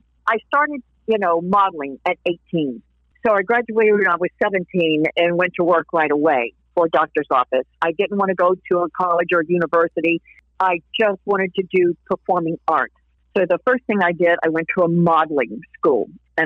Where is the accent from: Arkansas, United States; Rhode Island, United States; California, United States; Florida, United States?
California, United States; Hollywood; people are like shocked and astonished that I'm from Hollywood. What? There's actual Christians in Hollywood?